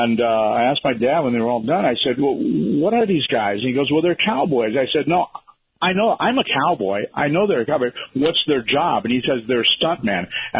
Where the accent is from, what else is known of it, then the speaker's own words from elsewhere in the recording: California, United States; I grew up in Southern California. I don't like to admit